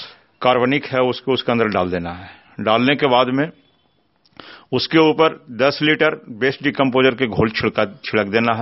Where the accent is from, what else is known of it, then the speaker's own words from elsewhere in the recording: Nagarnausa, Bihar, India; ग्राम नगरनौसा, थाना नगरनौसा, जिला नालंदा की निवासी हूं।